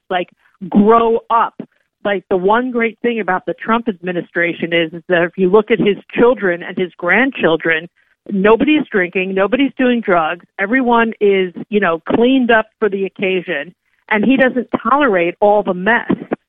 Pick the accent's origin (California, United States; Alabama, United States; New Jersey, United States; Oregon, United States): New Jersey, United States; Elena Haba, who is from New Jersey, like I am from New Jersey, does not suffer fools well.